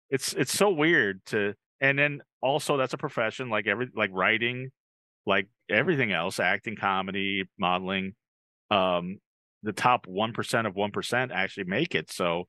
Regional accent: San Diego, California, United States; I grew up in San Diego, and Junior Seau was one of the best players, committed suicide.

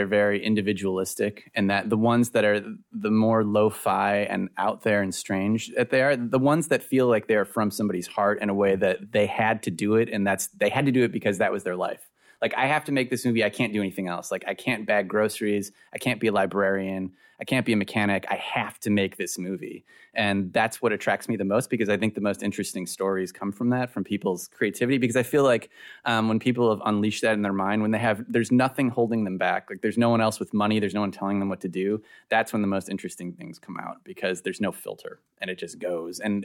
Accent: Chicago, Illinois, United States; I grew up in Chicago. And then in the suburb of Chicago Heights where we lived

